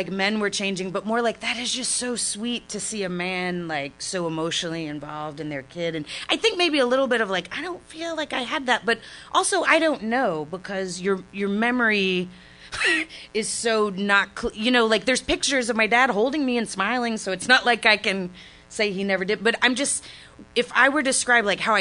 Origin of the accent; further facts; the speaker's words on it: Grand Prairie, Texas, United States; I'm from Grand Prairie, Texas. I have a brother who's a year and a half older.